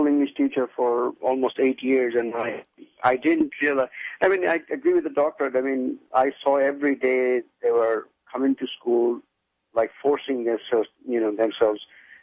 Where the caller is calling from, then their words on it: Houston, Texas, United States; Yeah, I'm in the energy corridor.